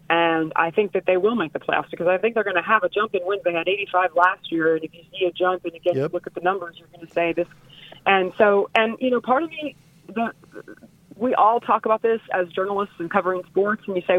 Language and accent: English; Florida, United States; so I'm from South Florida.